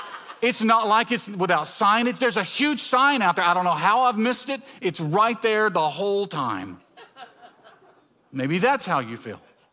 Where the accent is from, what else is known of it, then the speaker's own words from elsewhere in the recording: Mississippi, United States; I'm from Mississippi, I can say it, okay?